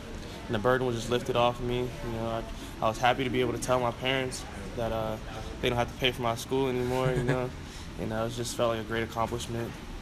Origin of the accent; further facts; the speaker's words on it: Pittsburgh, Pennsylvania, United States; I'm from Pittsburgh.